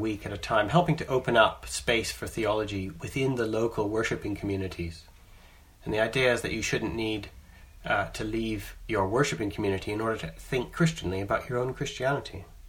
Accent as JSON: {"language": "English", "country": "Canada", "moved": "as an adult", "lives_now": "England", "said": "you can hear my accent. I'm a Canadian who, when I was 19, I moved to the UK, to England. And I've been living in England now for 25 years."}